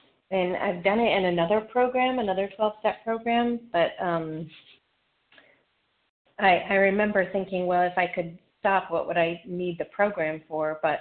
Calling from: Longwood, Florida, United States; I'm calling from Longwood, Florida.

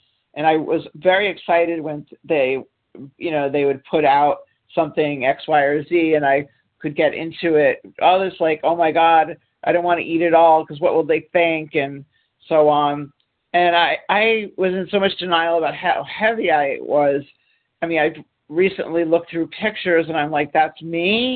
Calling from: Boston, Massachusetts, United States; I'm calling from the Boston, Massachusetts area this morning.

